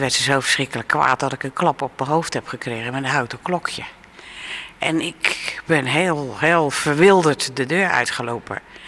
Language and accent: Dutch; Rotterdam, South Holland, Netherlands; born there; Ik ben geboren op Katendrecht. We hadden het niet arm, maar ook niet luxe.